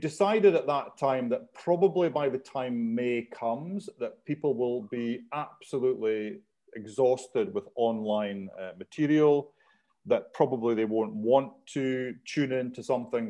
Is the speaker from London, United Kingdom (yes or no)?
no; Scotland, United Kingdom; now in Prague, Czech Republic; So I am from Scotland originally